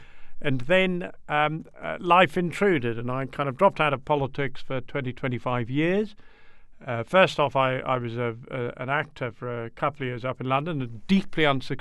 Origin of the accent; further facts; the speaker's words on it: Kenya; My mother was an Irish lass, and she went out there as a nurse. They met, and I grew up in Kenya.